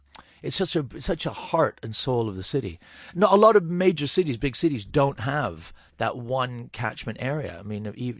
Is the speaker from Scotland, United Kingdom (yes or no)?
yes; Cumbernauld, Scotland, United Kingdom; born there; Yes, I was born in Cumbernauld.